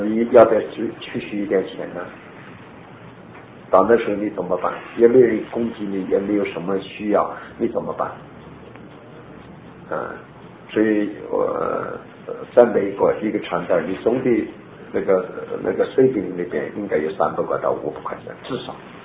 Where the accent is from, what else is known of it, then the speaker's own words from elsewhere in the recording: Shandong, China; accent: Shandong; 这是我们山东话，北方话啊。